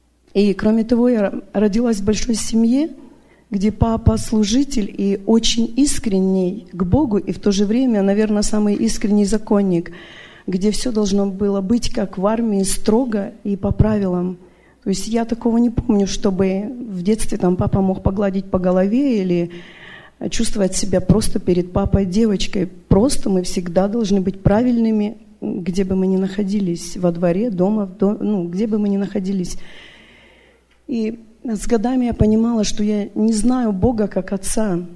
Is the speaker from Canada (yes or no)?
yes; Vancouver, British Columbia, Canada; я из Ванкувера. Я родилась в христианской семье.